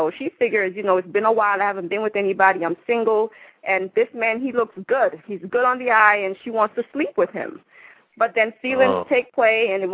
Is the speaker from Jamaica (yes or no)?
yes; Jamaica; now in Atlanta, United States